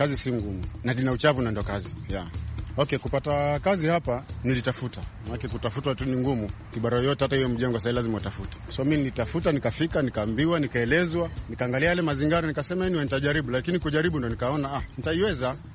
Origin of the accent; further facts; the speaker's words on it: Kikambala, Kilifi County, Kenya; natoka hapa Majengo hapa Kikambala, Kilifi County. Hapa karibu sasa mwaka mmoja sasa. Bado kama miezi mitatu nimalize mwaka mmoja.